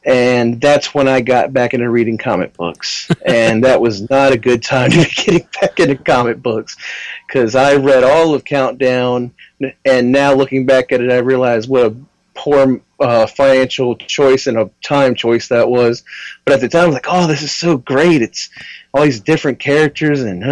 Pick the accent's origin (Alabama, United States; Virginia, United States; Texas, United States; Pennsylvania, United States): Virginia, United States; Portsmouth; I am from Portsmouth, Virginia, right close to the border to North Carolina, about 20 minutes from the ocean.